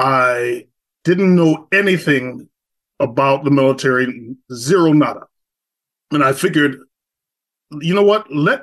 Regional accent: New York City, New York, United States; I grew up in Jamaica, Queens, New York. So that's in New York City, 2 miles exactly as a crow flies from JFK's runway.

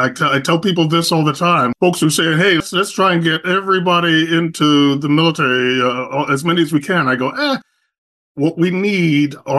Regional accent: New York City, New York, United States; I grew up in Jamaica, Queens, New York. So that's in New York City, 2 miles exactly as a crow flies from JFK's runway.

